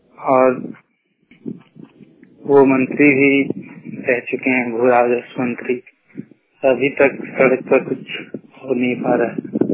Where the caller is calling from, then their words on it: Kherabeda, Jharkhand, India; ग्राम खेराबेड़ा, district Dhanbad से बोल रहा हूँ।